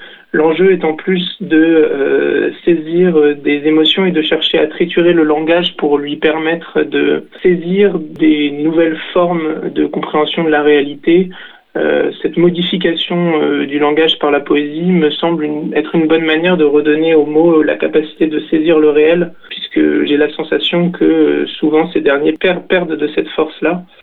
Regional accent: Le Sappey-en-Chartreuse, Auvergne-Rhône-Alpes, France; now in Grenoble, France; né en 2002 à Grenoble. Donc j'ai grandi au Sapé en Chartreuse. Je vis entre le Sapé et Grenoble, notamment pour mes études.

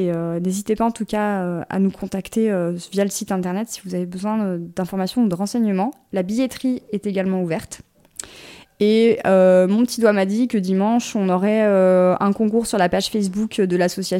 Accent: Auvergne-Rhône-Alpes, France; je viens de la vallée du Grésivaudan, de la Chartreuse en général.

